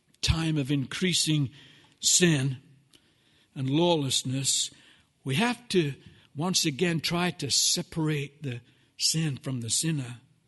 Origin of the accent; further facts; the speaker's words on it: United Kingdom; You say, you're a Brit. What are you talking about? What do you know? I'm also an American.